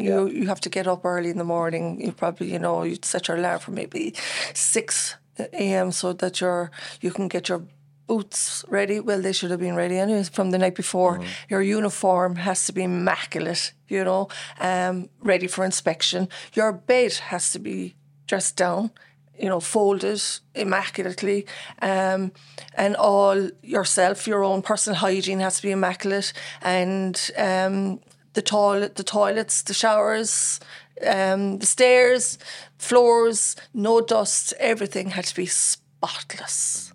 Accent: Bandon, Munster, Ireland; I'm from Bandon, born in St. Finbarr's in 1977 and born and reared in Bandon in Richmond Court, council estate, five of us in the family

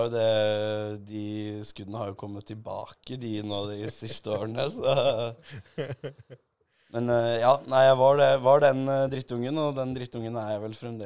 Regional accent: Heggedal, Akershus, Norway; Altså, pappa er jo fra Bekkestua. Mamma er fra Heggedal i Asker, og det er jo der jeg også er oppvokst.

